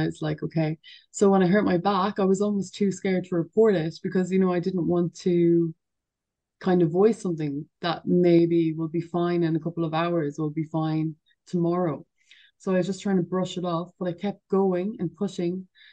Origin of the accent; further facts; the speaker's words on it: Ireland; I'm Irish after all, you know, that's why you have us over here.